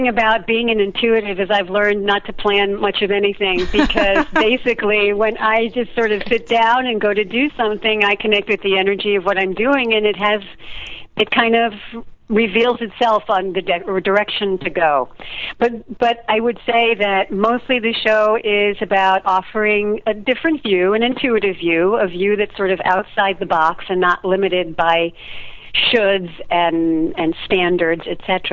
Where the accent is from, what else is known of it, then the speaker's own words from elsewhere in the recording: New York, United States; also born or lived in Iowa; No, I grew up in New York.